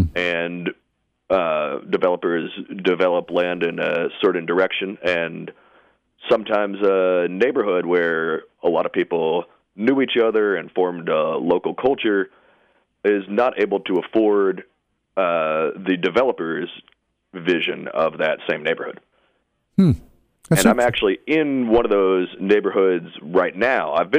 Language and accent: English; Washington, District of Columbia, United States; now in New York City, United States; Well, I'm from Washington, D.C., although I've been in New York City long enough that most people say they're from New York by this point.